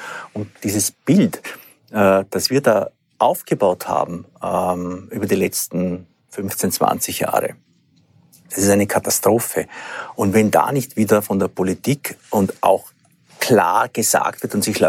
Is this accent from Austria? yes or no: yes; Austria; Und das ist ein kulturelles Problem, das wir als Österreicher mittlerweile haben.